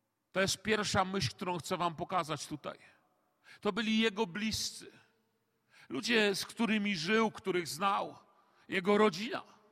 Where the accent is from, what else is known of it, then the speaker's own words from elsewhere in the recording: Silesian Voivodeship, Poland; przynajmniej tam u nas na Śląsku Cieszyńskim, że chłopie, no normalnie pojeść nawet nie idzie